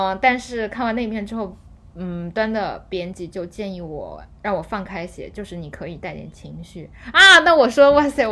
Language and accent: Chinese; China; 不是说我们中国人现在都太穷了所以买不起卫生巾